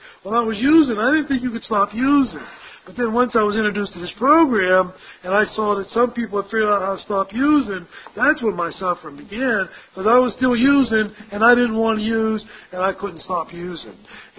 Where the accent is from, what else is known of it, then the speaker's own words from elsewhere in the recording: Houston, Pennsylvania, United States; I'm from Washington. I'm from Houston, PA, but I went to treatment down here in Somerset